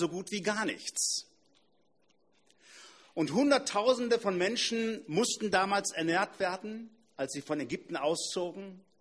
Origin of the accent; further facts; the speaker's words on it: Northern Germany, Germany; Wir können das als Norddeutsche nicht verstehen.